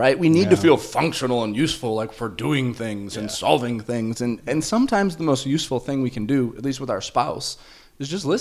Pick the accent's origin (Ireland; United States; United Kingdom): Ireland; You know, I'm Irish.